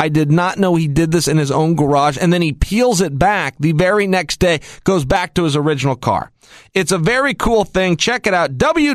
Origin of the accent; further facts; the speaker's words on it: Oregon, United States; I'm from Oregon. We had the Oregon Ducks play in the national football game. He wanted to show his support to Oregon. Our colors out here are green and gold.